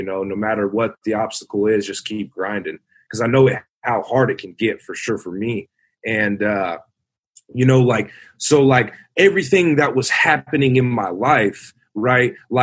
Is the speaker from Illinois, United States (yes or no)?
no; Lincoln, Nebraska, United States; I'm from Lincoln, Nebraska. I was born and raised there, you know, raised by young ass parents.